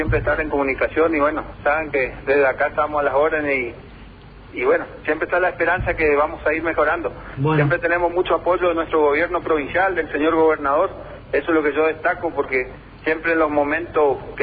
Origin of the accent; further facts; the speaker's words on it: Argentina; Yo como argentina y como irigoyense